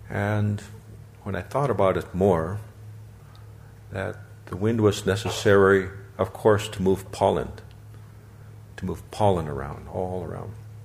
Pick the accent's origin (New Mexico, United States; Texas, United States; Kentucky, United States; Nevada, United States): New Mexico, United States; Zuni; So I come from Zuni, New Mexico, in the southwest U.S., and it is a place that's very dry, very, very dry.